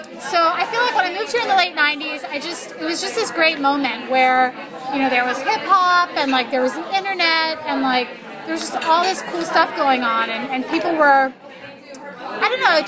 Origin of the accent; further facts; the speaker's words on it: Washington, District of Columbia, United States; I'm from Washington, D.C., where there's not a huge fashion scene.